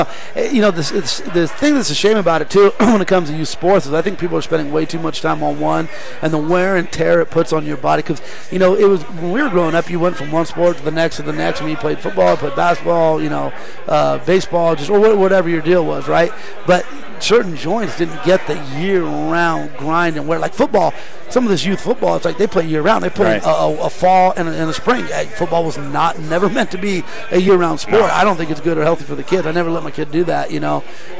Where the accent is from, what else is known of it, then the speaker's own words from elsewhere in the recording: California, United States; Yeah, I grew up in the Bay Area.